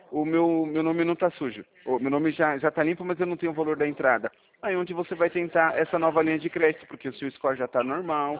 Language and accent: Portuguese; Sorocaba, São Paulo, Brazil; Eu sou de Sorocaba